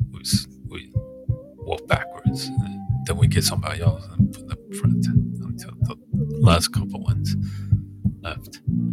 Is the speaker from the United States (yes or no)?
no; Taipei, Taiwan; Where I grew up in Taiwan, we had in Taipei, we had this little restaurant, little pastry restaurant that makes this.